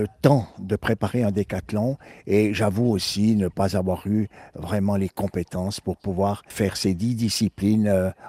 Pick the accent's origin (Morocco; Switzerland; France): Switzerland; Neuchâtel; Je suis toujours fidèle à Neuchâtel et à tout ce que Neuchâtel représente dans ma vie. Depuis le berceau de mon enfance à La Coudre, je suis un enfant de La Coudre et fier de l'être, un quartier dans lequel j'ai tout trouvé